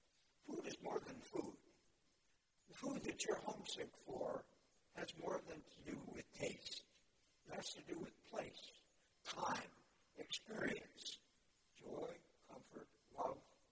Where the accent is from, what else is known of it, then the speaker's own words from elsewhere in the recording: the South, United States; I was from the South, and so my favorite Southern dish is chicken and dumplings.